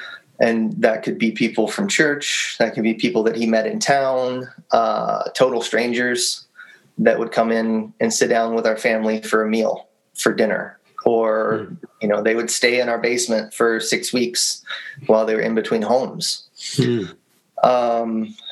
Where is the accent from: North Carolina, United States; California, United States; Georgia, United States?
Georgia, United States; Atlanta; also born or lived in Alabama; grew up around Atlanta, Georgia. Okay. Actually, I'm a Southern boy. And always lived in the South. I was born in Alabama, but we lived most of my childhood and teenage years in Atlanta.